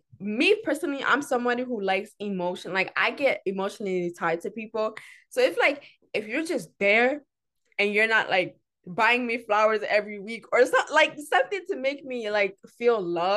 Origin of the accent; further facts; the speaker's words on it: United States; born there; I was born in America where women are like always fighting for their rights.